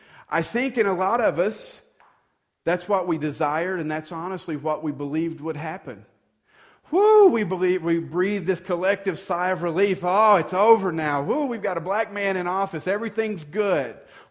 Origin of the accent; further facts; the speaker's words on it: the South, United States; also born or lived in Texarkana; even though I grew up in the South in the 80s